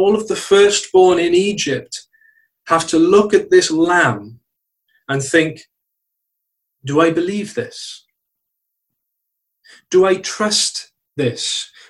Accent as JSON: {"language": "English", "region": "Wales", "country": "United Kingdom", "tie": "born or raised there", "said": "It's not like the lambs that I was used to seeing growing up in South Wales valleys."}